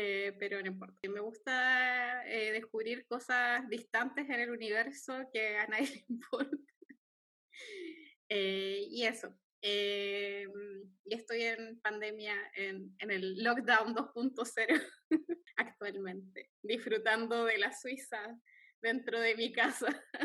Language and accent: Spanish; El Bosque, Santiago Metropolitan Region, Chile; soy de Santiago, soy una comuna cuica, no, esas que rechazaron, no. Soy de la humilde comuna del Bosque.